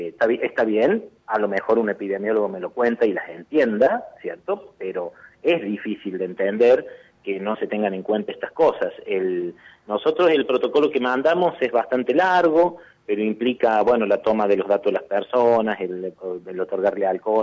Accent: La Para, Córdoba, Argentina; Por ejemplo, en mi pueblo, en La Para, el museo local abre de lunes a viernes para consultas

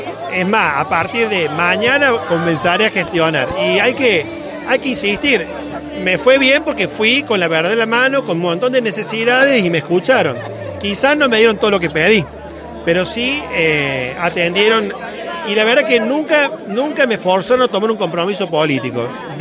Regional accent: Sinsacate, Córdoba, Argentina; hoy somos todos sinsacatenses, yo creo que somos todos argentinos

